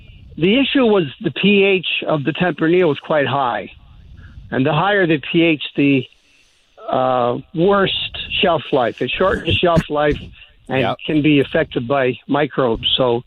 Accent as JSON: {"language": "English", "region": "Abruzzo", "country": "Italy", "tie": "born or raised there", "said": "Well, I'm from Abruzzo. I was born there, and Montepulciano is indigenous to the Abruzzo region, going back to the Romans."}